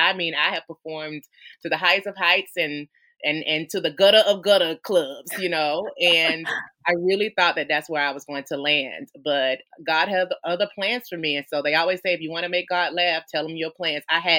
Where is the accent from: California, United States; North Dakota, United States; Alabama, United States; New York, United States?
Alabama, United States; well, growing up in Alabama, I come from an old school family.